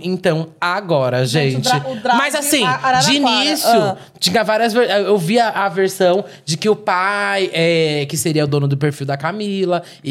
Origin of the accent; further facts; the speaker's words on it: Ribeirão Preto, São Paulo, Brazil; Eu sou de Ribeirão Preto. Da região que ocorreu toda essa história, que é antiga.